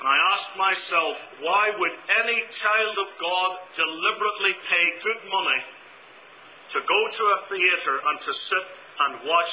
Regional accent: Belfast, Northern Ireland, United Kingdom; Growing up in Belfast, Northern Ireland, there were lots of nice things that we did. But there were a lot of things that we did not do as a Christian family.

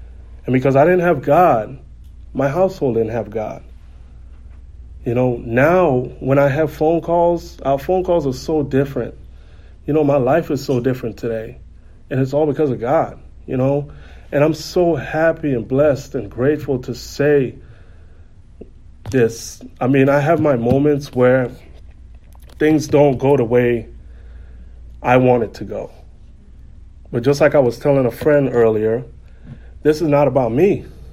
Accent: Saint Thomas, U.S. Virgin Islands; So I was born and raised in St. Thomas, the Virgin Islands. I'm 33 years of age, and my life consisted of me moving around, doing a lot of moving

